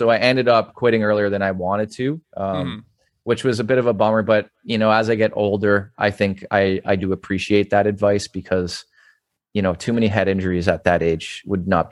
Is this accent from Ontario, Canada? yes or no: yes; Sudbury, Ontario, Canada; So I grew up in Sudbury, which is about 4 hours north of Toronto.